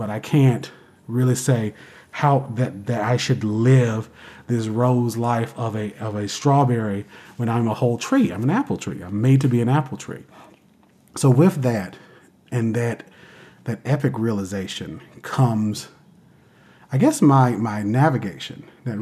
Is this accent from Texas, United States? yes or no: no; New Bern, North Carolina, United States; So I come from the coast, I'm come from New Bern, and again, it's just surrounded by trees and forests, particularly the Croatan National Forest.